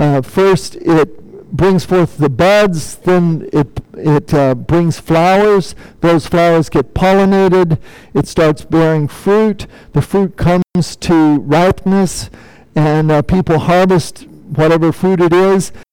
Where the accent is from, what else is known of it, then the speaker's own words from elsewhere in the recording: Albuquerque, New Mexico, United States; I'm from Albuquerque, New Mexico